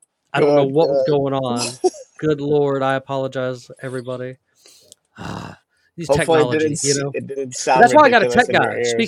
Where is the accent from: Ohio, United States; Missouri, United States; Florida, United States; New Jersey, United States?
Missouri, United States; born there; but I know I was born on Whiteman Air Force Base, which is the origin of the stealth fighters and also the housing place of them.